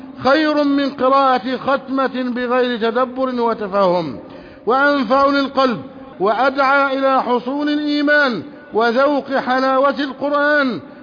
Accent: Egypt; اللهم احفظ بلدنا مصر أمنا أمانا سخاء رخاء

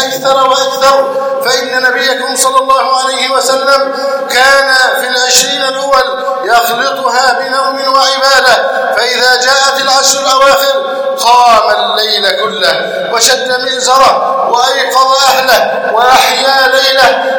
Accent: Egypt

